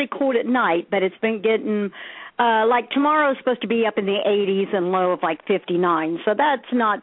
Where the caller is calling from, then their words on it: Ohio, United States; I'm calling from Ohio.